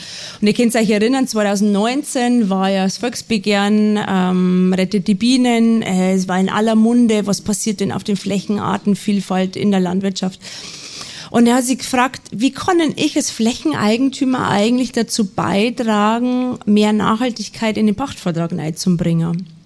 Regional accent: Passau, Bavaria, Germany; Ja, herzlichen Dank für die Einladung nach Passau, meiner alten Heimat.

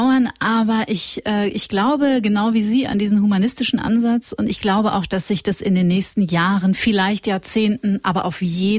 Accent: North Rhine-Westphalia, Germany; ich komme aus Nordrhein-Westfalen

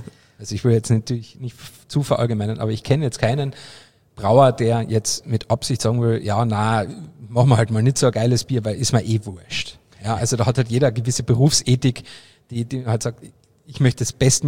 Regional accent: Carinthia, Austria; ich komme ja aus Kärnten

